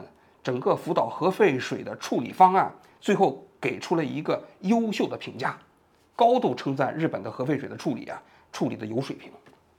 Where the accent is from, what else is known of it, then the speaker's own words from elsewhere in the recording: China; 但是作为我们中国人，我们很好理解，对吧？